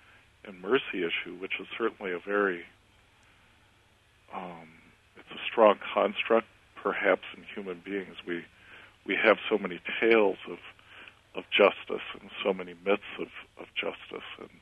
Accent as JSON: {"language": "English", "country": "United States", "said": "I, as an American, have struggled with."}